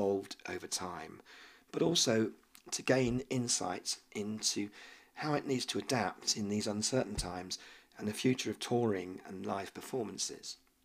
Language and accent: English; England, United Kingdom; now in Kansas City, United States; If you haven't guessed already, I'm not from around here. I grew up in England, close to London. I now live in Kansas City. I got here as quick as I could, and I've been travelling around the US since the 1980s